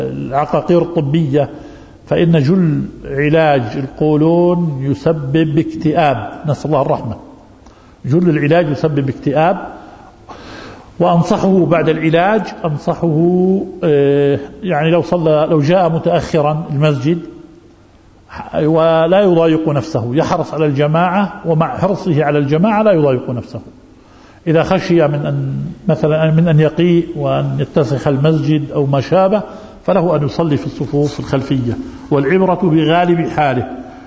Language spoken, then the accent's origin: Arabic; Jordan; جاءوا بلادنا الأردن